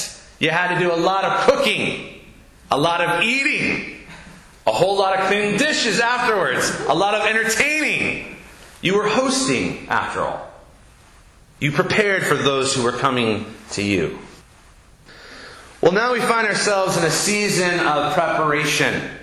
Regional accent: Irving, Texas, United States; because in the house where I grew up in Irving, my mom had elegantly placed some

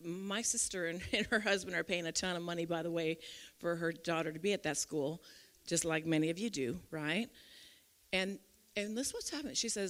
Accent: Illinois, United States; My sister, I just went to Chicago. I'm from Illinois, and I went to Chicago because my niece got married

